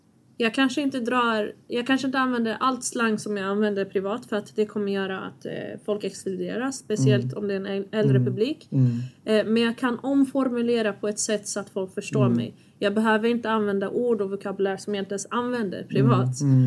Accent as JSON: {"language": "Swedish", "country": "Sweden", "tie": "born there", "said": "Fast jag är infödd in i Sverige och mycket av det svenska är väldigt självklart för mig"}